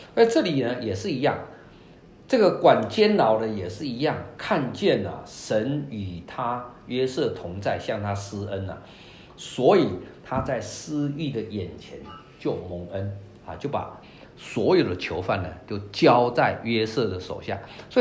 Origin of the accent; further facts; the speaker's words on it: Taiwan; now in United States; 引领我从台湾来到美国，又美国跑了好几个州，最后来到这里